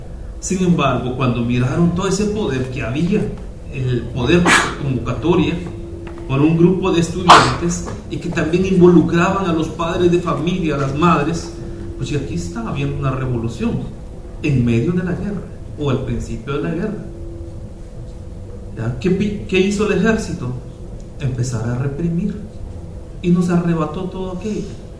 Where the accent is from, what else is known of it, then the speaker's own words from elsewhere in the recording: Santiago Atitlán, Sololá, Guatemala; yo soy de Santiago Atitlán, Sololá, que en 1980 perdimos el poder ahí porque entró el ejército